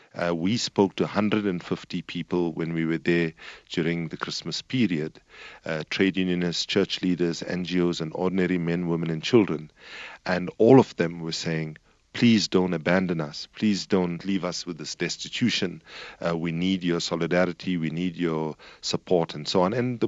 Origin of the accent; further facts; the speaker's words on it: South Africa; Well, I should say that I'm doing this as a South African citizen